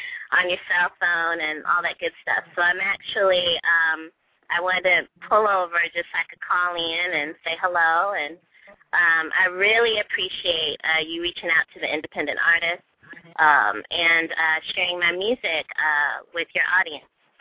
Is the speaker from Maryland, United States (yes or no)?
yes; Germantown, Maryland, United States; I am originally from Maryland and in Montgomery County, Germantown.